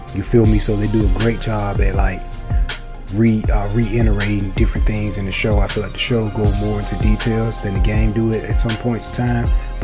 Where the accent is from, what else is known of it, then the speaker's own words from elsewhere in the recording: the South, United States; accent: Southern; I know my southern accent, hey, it'll get you, man, it'll get you.